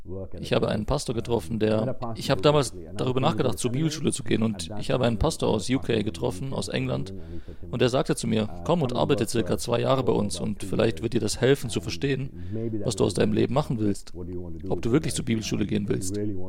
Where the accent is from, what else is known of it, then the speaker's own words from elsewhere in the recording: India; German is a second language; ich als Inder reagieren musste